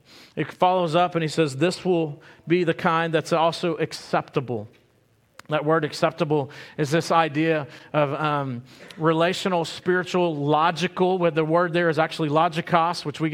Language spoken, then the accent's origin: English; United States; even growing up in Fayette County, all these different things, they shape you uniquely you